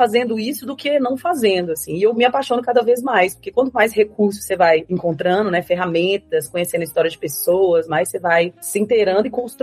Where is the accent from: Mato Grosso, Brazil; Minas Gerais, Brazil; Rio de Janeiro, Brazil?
Minas Gerais, Brazil; Governador Valadares; Eu sou de Governador Valadares, que é uma cidade no leste de Minas, assim, bem, bem conservadora, sabe?